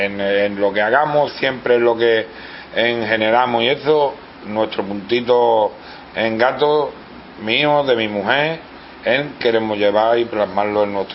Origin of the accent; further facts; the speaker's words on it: Spain; Pues yo me he criado aquí, yo soy de la Ermita y aquí hemos jugado desde chiquitito. Aquí conocí a mi mujer y nos hemos venido a vivir aquí a un piso aquí del Matadero.